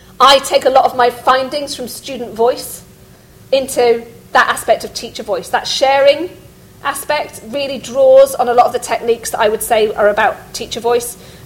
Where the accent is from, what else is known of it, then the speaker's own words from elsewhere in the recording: South West England, United Kingdom; that's where you can see I'm from Somerset, I apologize, R's.